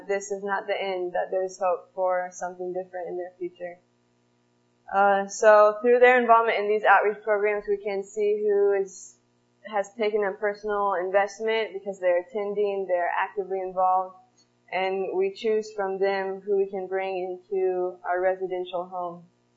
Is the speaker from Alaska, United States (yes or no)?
no; Massey, Indiana, United States; now in Zambia; I grew up in the Massey, Indiana area. I'm a missionary in Zambia